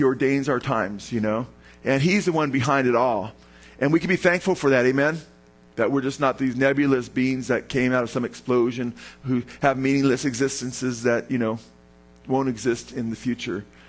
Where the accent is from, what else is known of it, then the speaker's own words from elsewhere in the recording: Simi Valley, California, United States; I was born right here in Simi Valley. Ha. And now I'm, what am I, 32 now, Lisa? 33, something like that, you know? No, I'm 52 years old. And I'm still here.